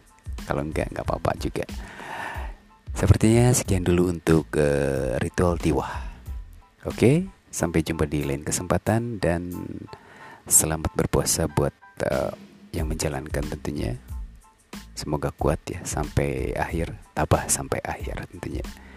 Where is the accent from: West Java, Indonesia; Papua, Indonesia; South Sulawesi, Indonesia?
West Java, Indonesia; Bandung; saya bukan orang sana, jadi mohon dimaafkan karena saya orang Sunda. Salam hangat dari saya tentunya buat orang-orang Kalimantan ya, dari Bandung.